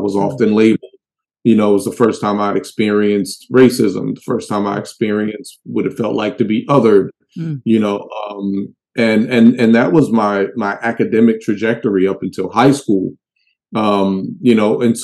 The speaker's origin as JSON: {"language": "English", "town": "Baltimore", "region": "Maryland", "country": "United States", "said": "I'm from Baltimore, like the real Baltimore."}